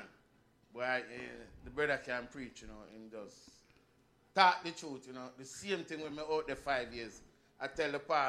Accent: Jamaica; so we as Jamaican have to support, and we don't want nothing go down, you know.

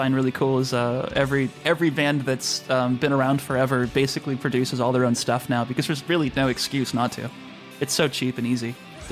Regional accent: Portland, Oregon, United States; I'm originally from Portland

